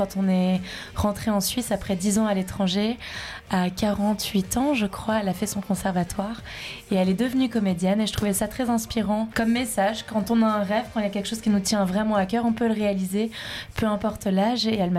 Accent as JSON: {"language": "French", "country": "Singapore", "tie": "born or raised there", "said": "J'ai grandi à Singapour, donc j'ai été plongée dans la culture chinoise enfant."}